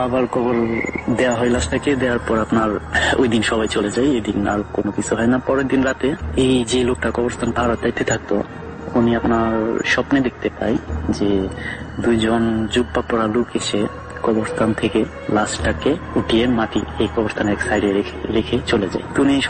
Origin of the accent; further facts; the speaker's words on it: Kishoreganj, Dhaka Division, Bangladesh; now in Iraq; আমার বাড়ি কিশোরগঞ্জ জেলার গোছিহাটা গ্রামে, আর বর্তমানে আমি ইরাকের কুর্দিস্তানে থাকি।